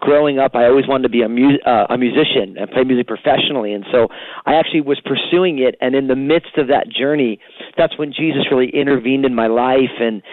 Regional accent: New Jersey, United States; Yeah, so I grew up in New Jersey, so an all Italian kind of culturally Catholic family.

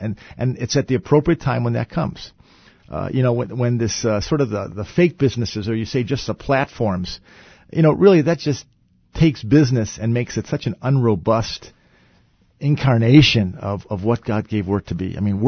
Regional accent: Chicago, Illinois, United States; I grew up in the South Side of Chicago in a neighborhood that had a massive racial change from Irish Catholic to about 90% black. I learned to live as minority.

